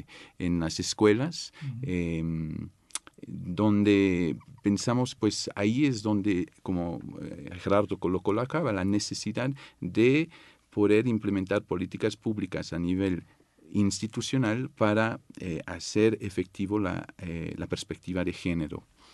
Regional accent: Geneva, Switzerland; now in San Luis Potosí, Mexico; el mundo en el que me crié en Suiza, Ginebra, y México, San Luis Potosí principalmente, en donde me radico.

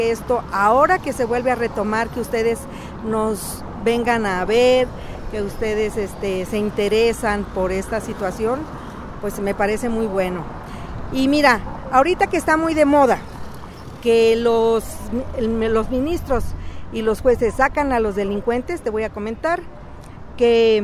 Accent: Mexico City, Mexico; Somos de la Ciudad de México, vivíamos en el Estado de México y ahorita yo vengo de otro lado porque nos amenazaron.

